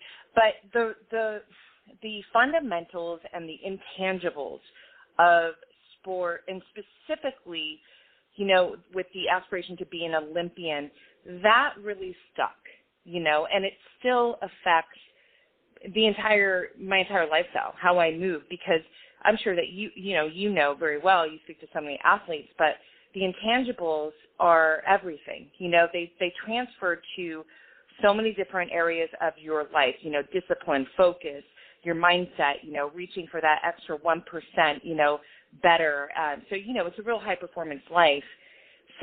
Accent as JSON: {"language": "English", "region": "California", "country": "United States", "tie": "born or raised there", "said": "Yeah, well, primarily California. I am one of five siblings, so older sister, three brothers, and important to reference them because our family life was, yeah, we moved around a bit. We started in Northern California, but at a very young age, moved down"}